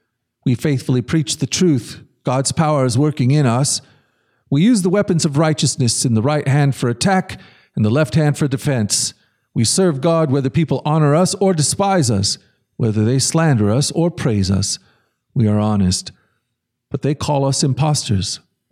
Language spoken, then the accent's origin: English; Oregon, United States; I grew up on the Oregon coast